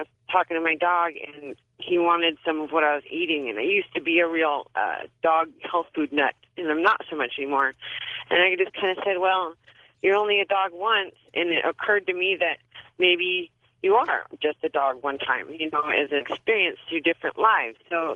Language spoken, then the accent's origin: English; Long Beach, California, United States; I'm from Long Beach, California.